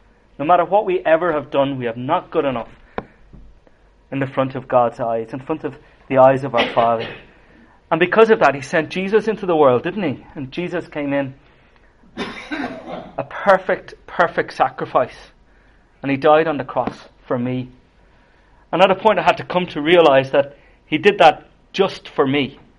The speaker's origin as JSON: {"language": "English", "region": "Leinster", "country": "Ireland", "tie": "born or raised there", "said": "Obviously from my accent, you'll tell I'm not from Belfast. So I'm from a farm in County Kildare, about 30 minutes from Dublin. I have lived there pretty much all my life so far."}